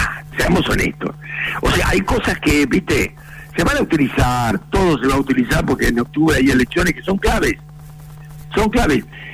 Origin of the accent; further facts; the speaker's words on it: Argentina; Y porque somos argentinas, están llegando en cuentagotas